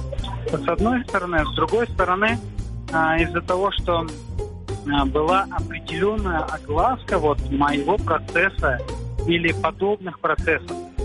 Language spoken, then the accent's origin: Russian; Crimea, Ukraine; Вот сейчас я еду домой. И как, в принципе, мы, крымские татары